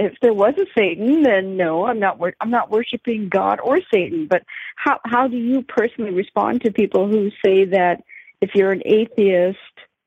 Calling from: Burlington, Ontario, Canada; I'm calling from Burlington, which is just outside of Toronto

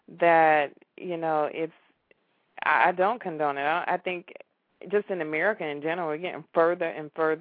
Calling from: New York, United States; I'm in New York.

